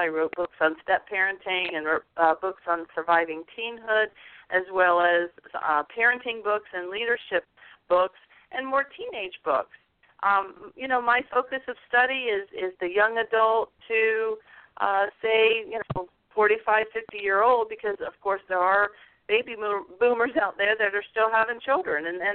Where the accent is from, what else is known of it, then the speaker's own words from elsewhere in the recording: Homestead, Florida, United States; born there; I was born in Homestead, Florida